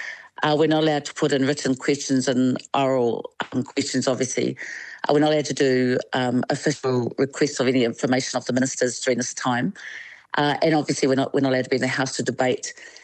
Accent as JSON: {"language": "English", "town": "Parihaka", "region": "Taranaki", "country": "New Zealand", "said": "I'm from Parihaka in Taranaki. We've been through worse."}